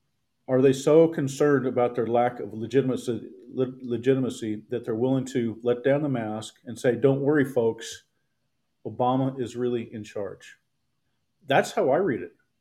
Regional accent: Seattle, Washington, United States; born there; I was born in Seattle. Got my undergraduate degree at the University of Washington in Seattle. Very familiar with Seattle.

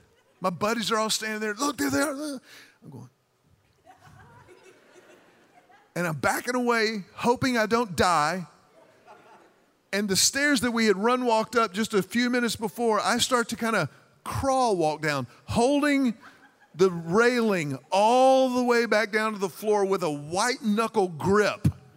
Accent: Houston, Texas, United States; I grew up in Houston, Texas.

